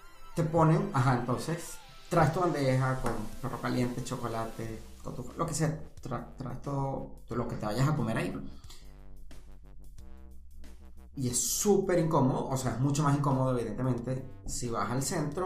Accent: Portugal; moved away; also born or lived in Venezuela; yo emigré de Portugal, porque no aguantaba el aburrimiento. Pero estando en Latinoamérica, específicamente, bueno, todo el tiempo que yo viví en Venezuela.

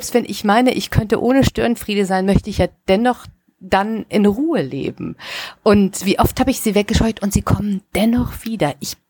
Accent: Rhineland, Germany; Um es mal als Rheinländerin zu sagen, ja?

